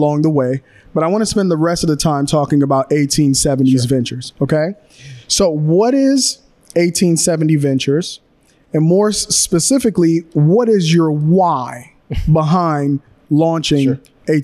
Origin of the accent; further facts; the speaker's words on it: Liberia; now in United States; So I'm a first generation American. So immigrant parents, we came from Liberia in 1992.